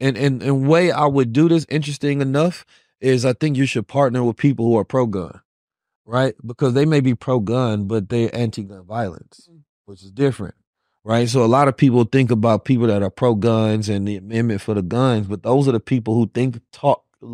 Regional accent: St. Louis, Missouri, United States; born there; St. Louis, I was born in St. Louis, so I know how bad gun violence is in St. Louis.

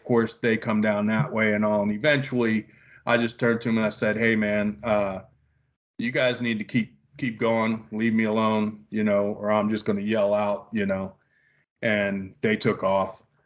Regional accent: Bronx, New York, United States; this happened in Florida, but I'm originally from New York.

